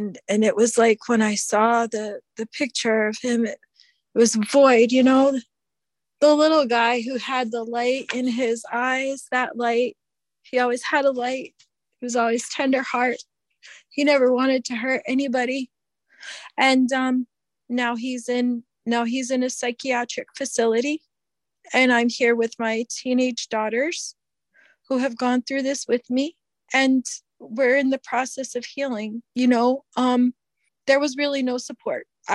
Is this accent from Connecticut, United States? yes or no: yes; Connecticut, United States; now in Minnesota, United States; And then we moved here to Minnesota and he really missed Connecticut. You know, we're from Connecticut originally.